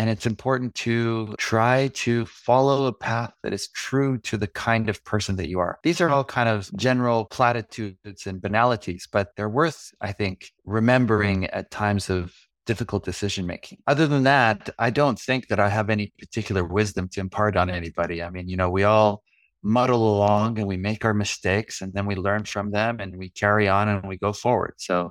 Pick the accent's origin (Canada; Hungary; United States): Canada; as a Canadian, going out into nature is part of a regular practice